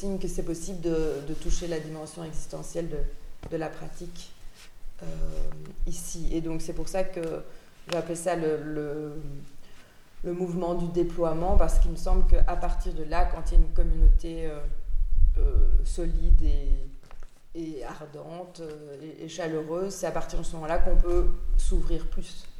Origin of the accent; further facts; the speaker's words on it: Brussels, Belgium; Donc pour le moment, ça n'est qu'à Bruxelles parce